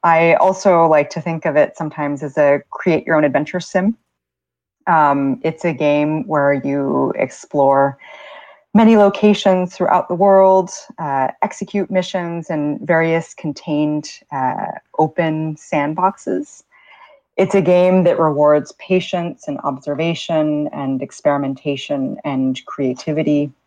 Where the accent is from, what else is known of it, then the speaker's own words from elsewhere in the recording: United States; now in Copenhagen, Denmark; I'm here right now in Copenhagen, but I'm American.